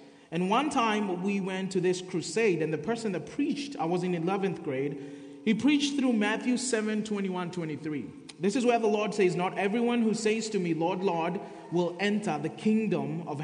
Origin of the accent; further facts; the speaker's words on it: Kenya; A little bit about myself. I was born and raised in Kenya.